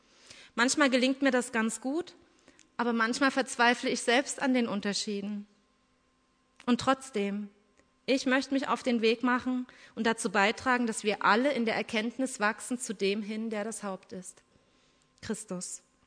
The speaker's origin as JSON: {"language": "German", "region": "East Germany", "country": "Germany", "tie": "born or raised there", "said": "Ich habe durch meine Kindheit in der DDR verschiedene Frömmigkeitsformen wahrgenommen."}